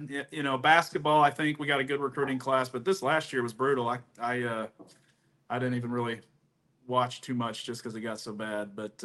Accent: Texas, United States; But honestly, when I grew up in Texas, I would listen to home videos, and my accent was just absolutely cringe.

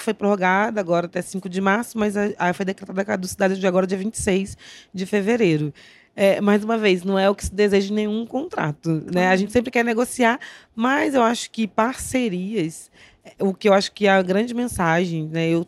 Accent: Niterói, Rio de Janeiro, Brazil; born there; moved away; Eu estou no Piauí há 12 anos, mas eu nasci em Niterói

